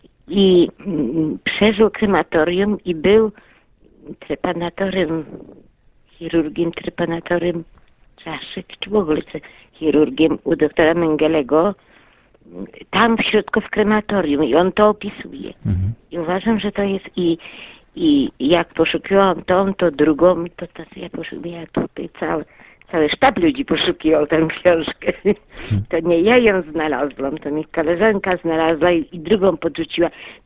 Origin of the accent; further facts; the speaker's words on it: Subcarpathian Voivodeship, Poland; bo to jak moje strony, to się zainteresowałam